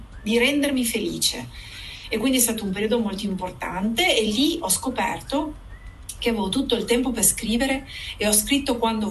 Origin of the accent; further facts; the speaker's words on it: Padua, Veneto, Italy; now in Lecce, Italy; Io sono nata e sono di Padova, ma 14 anni fa mi sono trasferita in Puglia, a Lecce